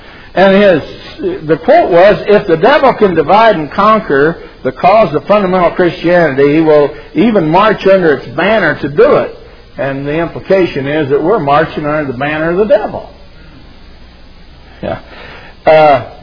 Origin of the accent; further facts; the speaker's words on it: England, United Kingdom; But as far as my own personal as an Englishman, yeah, I'm King James only.